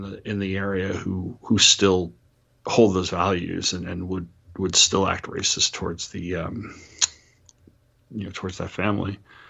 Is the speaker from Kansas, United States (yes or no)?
no; New York, United States; You know, I grew up on Long Island where you would get some wicked storms and stuff like that.